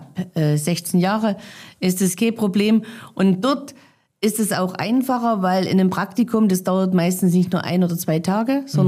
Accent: Saxony, Germany; Also die Region ist meine Heimat. Hier bin ich aufgewachsen. Hier sind einfach Menschen, ja, die mir am Herzen liegen. Und natürlich ist auch die Tradition, also ich liebe das Erzgebirge in der Weihnachtszeit.

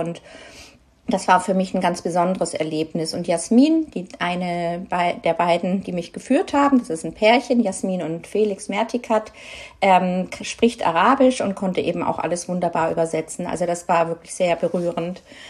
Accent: Ludwigsburg, Baden-Württemberg, Germany; in meiner alten Heimatstadt Ludwigsburg

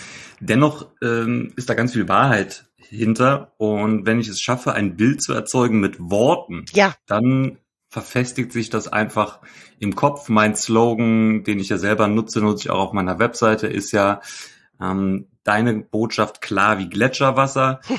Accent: Cologne, North Rhine-Westphalia, Germany; now in Kirn, Germany; Ich werde jetzt schlanke 40 Jahre, lebe seit ganz kurzem in Kirn, bin aber eigentlich gebürtiger Kölner und mein Herz wird wohl auch für immer dort bleiben. Kirn liegt im Hunsrück.

